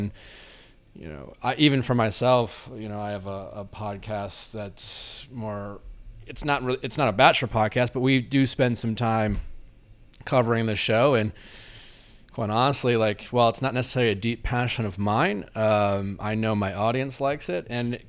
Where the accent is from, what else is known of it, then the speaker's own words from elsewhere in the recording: Waukesha, Wisconsin, United States; also born or lived in Milwaukee; because I grew up in Waukesha, but didn't go down there. But I lived in Milwaukee, the city of Milwaukee, most of my young adult life